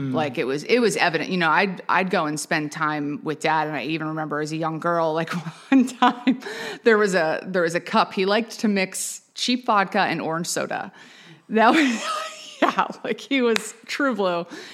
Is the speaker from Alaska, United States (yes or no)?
no; Pompano Beach, Florida, United States; But I did grow up in Florida. So I grew up in South Florida, specifically in Pompano. Shout out Pompano.